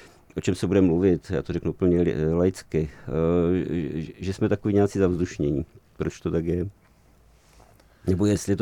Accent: Ostrava, Moravian-Silesian Region, Czechia; protože já pocházím z Ostravy a mám rád takové to prolínání toho industriálního a nového

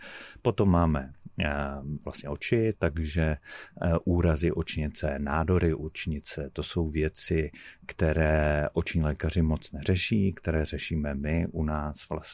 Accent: Havířov, Moravian-Silesian Region, Czechia; já pocházím z Havířova a v Havířově byl takový program fluoridace vody.

